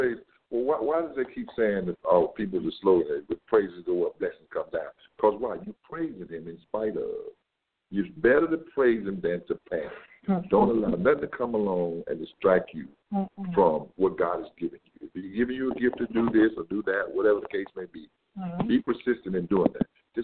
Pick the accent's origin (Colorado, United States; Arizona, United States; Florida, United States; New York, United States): Florida, United States; I tell you, I'm from the Floridian side.